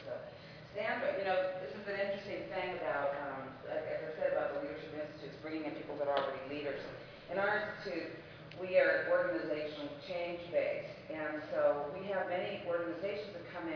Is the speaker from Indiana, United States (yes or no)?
no; Fort Worth, Texas, United States; I'm from Fort Worth